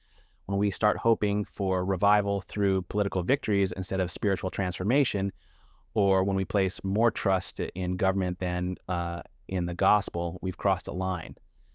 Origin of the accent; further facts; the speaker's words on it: Canada; As a Canadian … must ask, why would God be more concerned with America than with Canada?